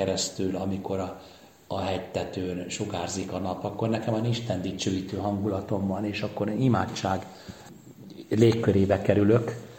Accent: Hungary; És nagyon szeretem a Váci Egyházmegyét. Itt nőttem föl.

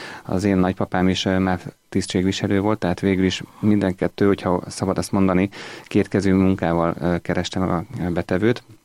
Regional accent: Hungary; born there; 71 óta itt él Magyarországon anyukám. Én 72-ben születtem, úgyhogy én már tulajdonképpen az itteni közös létüknek a gyümölcse vagyok.

